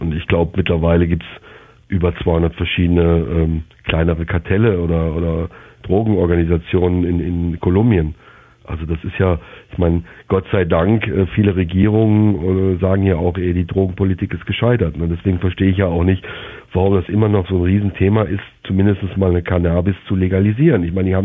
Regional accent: Germany; moved away as an adult; now in Jamaica; Also ich bin Deutscher, ja, und ich war auch 4 Jahre beim Militär

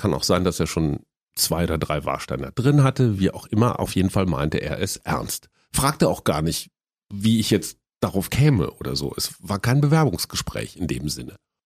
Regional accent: Münster, North Rhine-Westphalia, Germany; Die städtischen Bühnen in Münster, meiner Heimatstadt in Westfalen

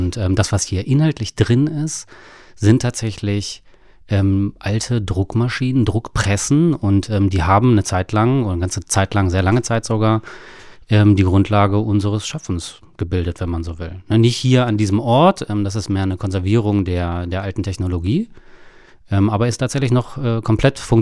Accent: Gehrden, Lower Saxony, Germany; Also räumlich komme ich aus der Region Hannover, bin ein Regionshannoveraner gebürtig, lebe auch heute noch in Gerden, da komme ich ursprünglich her.

